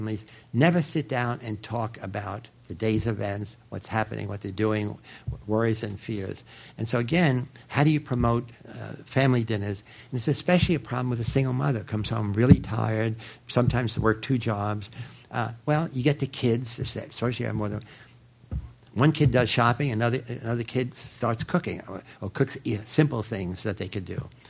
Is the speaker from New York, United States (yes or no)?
yes; New York, United States; I grew up in New York, where Boy Scouts actually take you to a summer place where you go camping in the woods